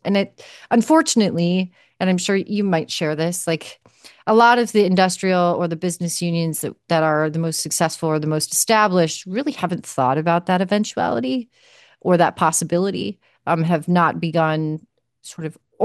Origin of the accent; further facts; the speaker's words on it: Omaha, Nebraska, United States; I used to work in the bar industry in the Midwest, and in my hometown of Omaha